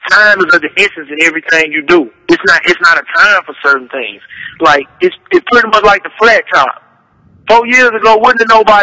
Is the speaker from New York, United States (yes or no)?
no; Houston, Texas, United States; Being that we're from Houston and we have this certain like underground presence